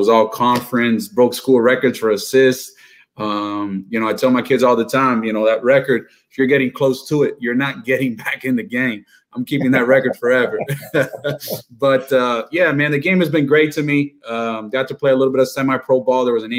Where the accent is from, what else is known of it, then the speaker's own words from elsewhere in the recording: Miami, Florida, United States; But, man, born and raised in Miami, son to Cuban immigrant parents who came here during the Mario boat lift in 1980.